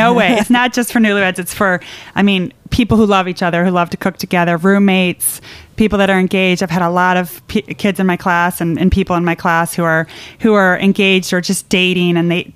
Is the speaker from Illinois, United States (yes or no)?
yes; Illinois, United States; rhubarb was the one thing we grew in my suburban neighborhood growing up in Illinois.